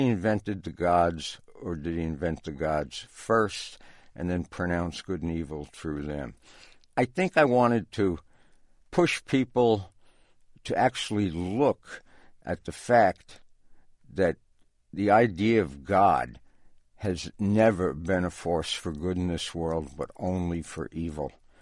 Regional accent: Newark, New Jersey, United States; I'm from Newark, New Jersey.

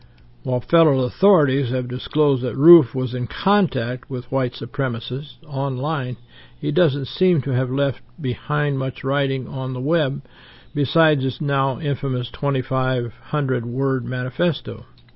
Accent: Ireland; All right, I'm from Ireland.

